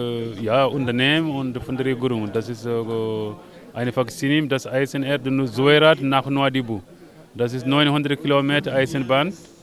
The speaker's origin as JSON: {"language": "German", "country": "Mauritania", "second_language": "German", "lives_now": "Germany", "said": "Ich komme aus Mauretanien."}